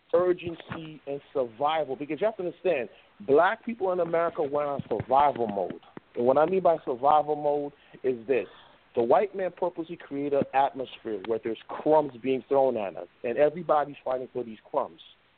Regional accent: Brooklyn, New York, United States; if me growing up in Brooklyn and seeing how the whole system is socially

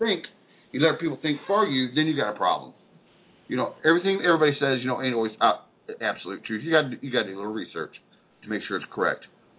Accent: United States; born there; be an American. That's what I am. I was born here. I'm American. Doesn't matter about my color. You know, I'm part of this ground. I came from this soil right here in this country.

